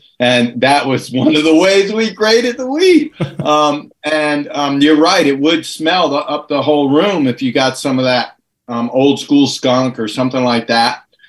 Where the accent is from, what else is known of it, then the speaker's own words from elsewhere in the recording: California, United States; certainly in my home state in California